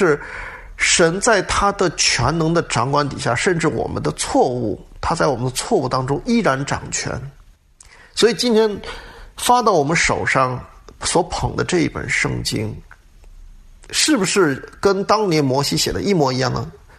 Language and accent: Chinese; Hong Kong; 我记得以前我小时候在那个香港的时候